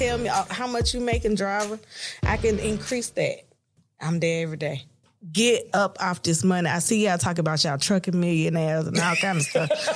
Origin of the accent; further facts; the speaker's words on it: Chattanooga, Tennessee, United States; I'm from Chattanooga, Tennessee.